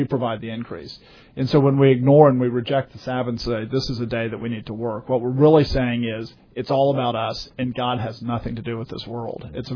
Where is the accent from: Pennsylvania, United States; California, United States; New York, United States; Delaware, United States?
Pennsylvania, United States; I can remember growing up in Pennsylvania, even in the 70s